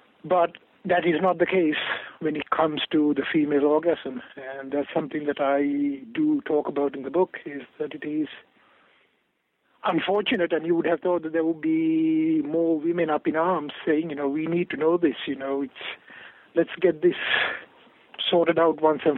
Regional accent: Sri Lanka; So I grew up a Buddhist in Sri Lanka, Ceylon. That's the island below India.

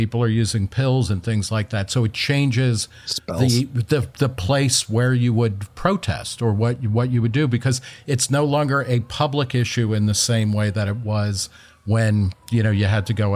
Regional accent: New Jersey, United States; And even in my hometown in New Jersey, there were protests against the one, Pussycat Theater

